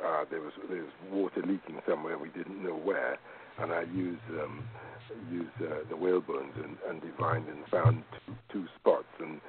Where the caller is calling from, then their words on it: Trinidad & Tobago; I'm calling from Trinidad.